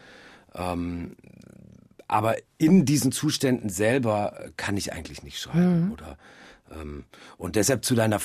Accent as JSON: {"language": "German", "town": "Offenburg", "region": "Baden-Württemberg", "country": "Germany", "tie": "born or raised there", "said": "Ich bin in einem Reihenhaus aufgewachsen in Offenburg"}